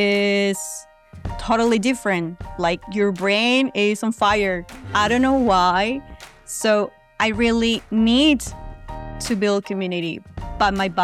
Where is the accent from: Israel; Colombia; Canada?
Colombia; I grew up in Colombia, which many people know is not the safest place to be. But I was blessed to live in kind of like a gated apartment community.